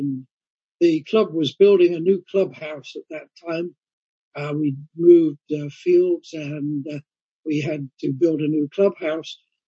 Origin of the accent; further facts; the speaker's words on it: Coventry, West Midlands, United Kingdom; moved away as an adult; now in Victoria, Canada; Vic and Marie, who had previously emigrated to Canada, returned with their children to Coventry, my hometown, in order to visit family and friends.